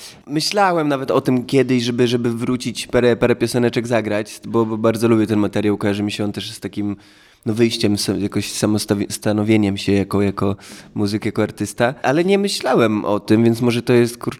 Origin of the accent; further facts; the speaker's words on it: Suwałki, Podlaskie Voivodeship, Poland; Ja w ogóle lubię Olsztyn, gdyż pochodzę z Suwałk, więc tutaj często bywałem. Mimo, że nie jest to Podlasie, a bardziej Warmia, Mazury, to się czuję tu bardziej jak u siebie.